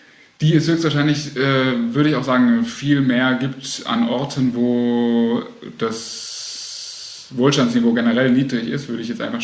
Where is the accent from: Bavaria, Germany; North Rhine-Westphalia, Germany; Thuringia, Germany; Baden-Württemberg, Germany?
Baden-Württemberg, Germany; Ich komme nämlich aus dem Land, wo Milch und Honig fließt, aus Baden-Württemberg.